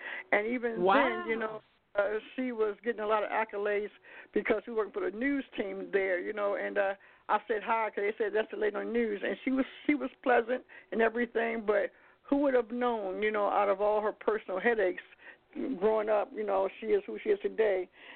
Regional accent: Baltimore, Maryland, United States; She told you she was from New Jersey, and I'm from Baltimore originally.

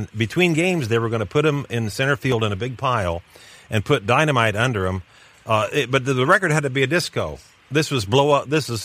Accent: Florida, United States; We're both from Florida.

